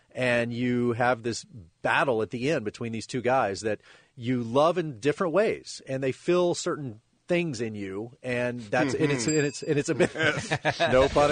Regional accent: Dallas, Texas, United States; also born or lived in Oklahoma City; So I'm from Texas, and so I went to Austin and then Dallas where I grew up and then Oklahoma City where I went to school

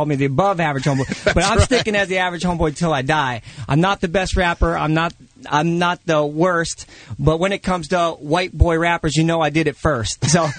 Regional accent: Canton, Ohio, United States; I grew up in the Canton area, where the home of the Hall of Fame is.

